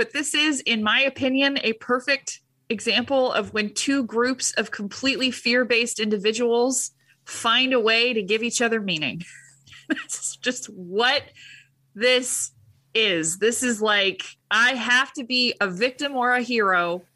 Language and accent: English; Huntington Beach, California, United States; Which I can relate to because I was raised in Huntington Beach. Everybody in Huntington Beach is like that.